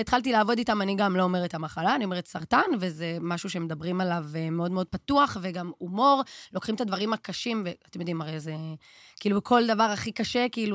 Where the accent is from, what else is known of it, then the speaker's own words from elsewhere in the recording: Ashkelon, Southern District, Israel; אז אני מאשקלון, ואני שחקנית